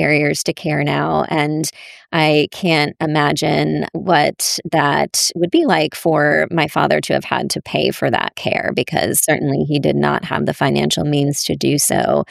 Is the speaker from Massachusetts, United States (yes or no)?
yes; Massachusetts, United States; So I grew up in Massachusetts, and Boston Children's Hospital had and continues to have an eating disorder unit.